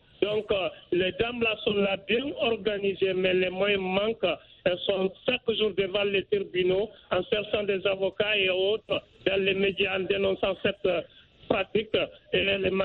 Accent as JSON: {"language": "French", "region": "Conakry", "country": "Guinea", "said": "Non, je suis de Conakry, à République de Guinée."}